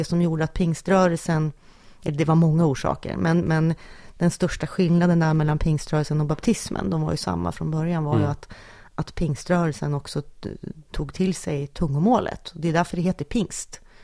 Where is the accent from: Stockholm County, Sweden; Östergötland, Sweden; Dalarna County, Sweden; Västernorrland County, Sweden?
Västernorrland County, Sweden; Sundsvall; born there; vi är födda i Sundsvall båda två. Men ja. Hur som helst så var vi ju mycket också i Junsele.